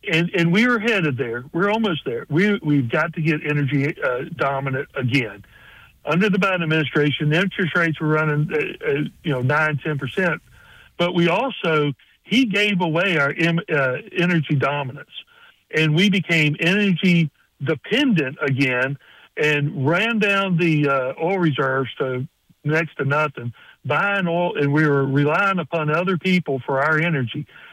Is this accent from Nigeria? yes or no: no; Mobile, Alabama, United States; I grew up here in Mobile, Baldwin County, and I love this area.